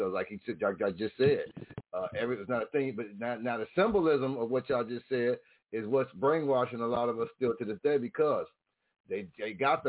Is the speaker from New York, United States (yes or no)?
yes; Buffalo, New York, United States; I'm from Buffalo.